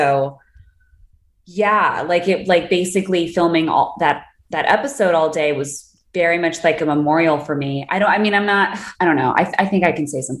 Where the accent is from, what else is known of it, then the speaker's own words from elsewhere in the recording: Los Angeles, California, United States; And I grew up on Larchmont.